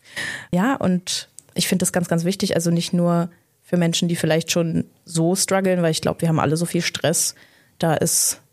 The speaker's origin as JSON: {"language": "German", "town": "Wernigerode", "region": "Saxony-Anhalt", "country": "Germany", "also_born_or_lived": "Berlin", "lives_now": "Magdeburg, Germany", "said": "26 Jahre jung. Ja, und ich komme aus Wernigerode eigentlich. Dann war ich eine Zeit in Berlin, jetzt bin ich in Magdeburg und sehr froh, hier zu sein."}